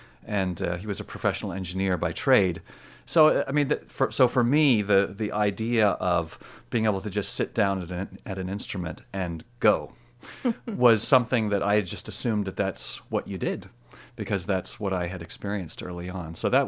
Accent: Maryland, United States; also born or lived in Nova Scotia, Canada; And I was born in Nova Scotia, but I lived in Maryland when my parents moved there.

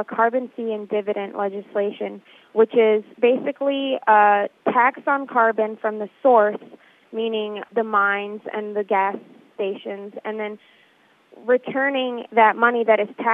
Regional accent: Sarasota, Florida, United States; Well, I'm from Sarasota and so are the Citizens Climate Lobby

